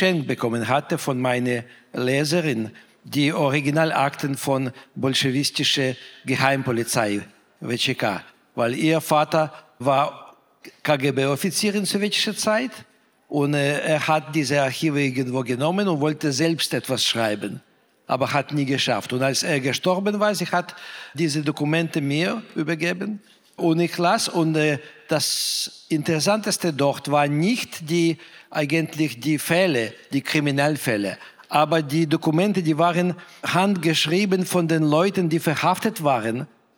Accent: Ukraine; first language Russian; German is a second language; Prosa schreibe ich auf Russisch, weil das ist meine Muttersprache.

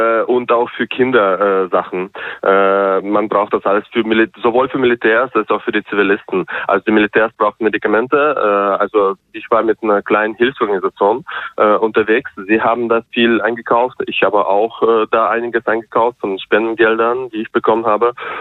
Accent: Germany; weil ich komme ja selber aus Deutschland und ja, wenn es weiter so geht, dann gelte ich hier bald als Feind

